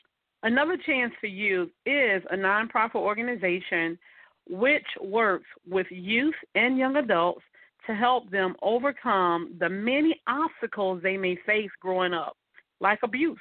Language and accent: English; Mullins, South Carolina, United States; I started working with a few people back in my hometown. I did not live there at the time. However, I was about 2.5 hours away. And I would travel to South Carolina every other week